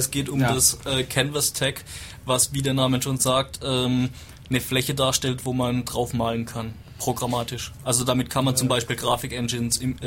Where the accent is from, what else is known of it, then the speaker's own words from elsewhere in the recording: Baden-Württemberg, Germany; Also, ich komme ja eher aus dem Badenser Gebiet